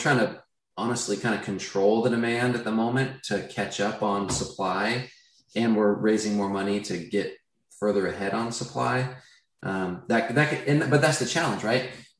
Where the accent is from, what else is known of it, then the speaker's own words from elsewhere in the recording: Seattle, Washington, United States; now in Chicago, United States; I'm from Seattle. I'm in Chicago now. They have them both places